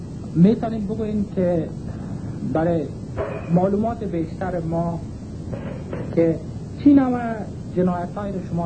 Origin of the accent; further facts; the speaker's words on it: Afghanistan; من از افغانستان هستم،